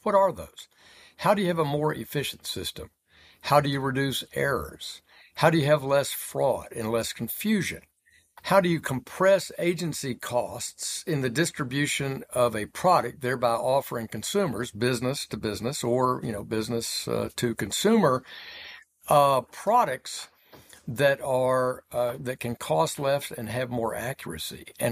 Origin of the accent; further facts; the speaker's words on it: Arkansas, United States; John Bozeman of Arkansas, my senior senator in my home state